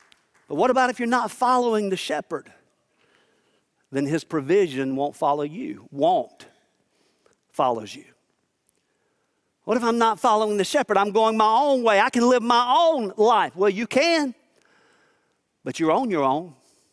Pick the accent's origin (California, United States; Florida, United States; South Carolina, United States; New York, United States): South Carolina, United States; Yeah, I'm from South Carolina.